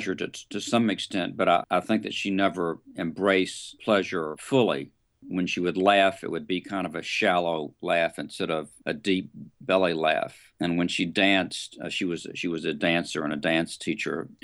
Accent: the South, United States; Growing up in the South, as I did, I just took the black help as a given, and it wasn't until many years after I had moved out of the South

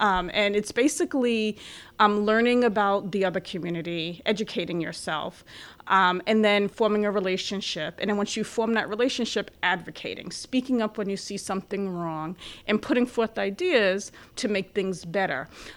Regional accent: The Bronx, New York, United States; I'd never heard of it. I'm from the Bronx in Long Island.

